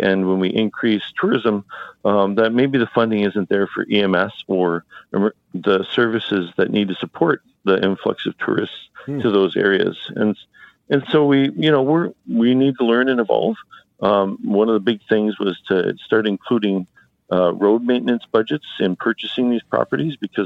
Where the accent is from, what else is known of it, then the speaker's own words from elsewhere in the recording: Stanley, Wisconsin, United States; also born or lived in Chicago / San Francisco; I grew up in Clark County near Stanley